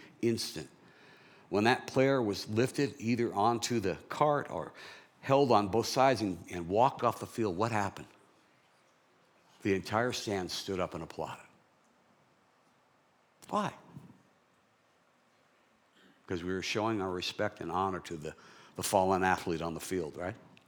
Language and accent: English; Los Angeles, California, United States; because I grew up in Los Angeles, so I got to see a lot of football at the Coliseum growing up.